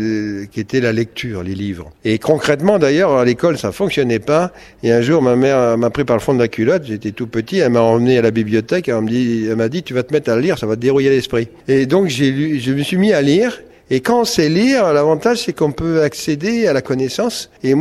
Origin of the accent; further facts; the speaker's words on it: Nantes, Pays de la Loire, France; je suis de Nantes.